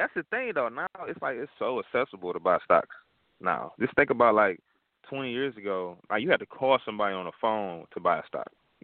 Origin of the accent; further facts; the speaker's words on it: Detroit, Michigan, United States; with me being from Detroit, and I'm from Detroit, what better name to call it than Investors from Detroit?